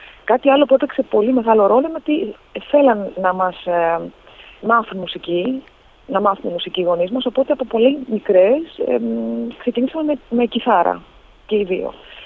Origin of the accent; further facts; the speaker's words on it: Athens, Attica, Greece; Γεννήθηκα στην Αθήνα, μεγάλωσα στην Αθήνα, δεν έχω φύγει καθόλου. Όμως οι γονείς μου δεν είναι από εδώ. Η καταγωγή τους είναι, η μαμά μου είναι από τα Καλάβρητα, από ένα χωριό των Καλαβρίτων, και ο πατέρας μου από τη Δάκυνθο.